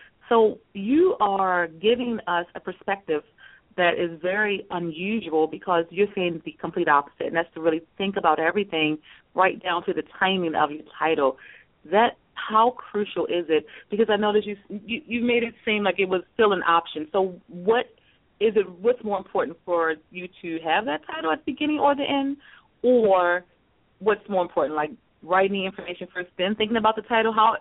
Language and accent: English; Maryland, United States; I am from Maryland, home of the Ravens.